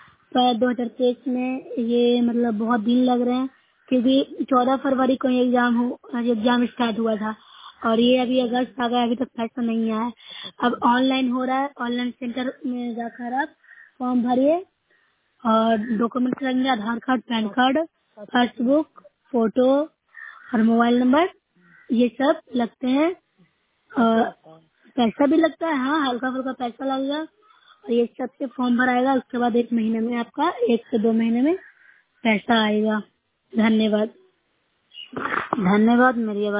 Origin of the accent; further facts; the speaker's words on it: Bihar, India; मैं नूसा ब्लॉक से हूँ, जिला नालंदा के निवासी हूँ।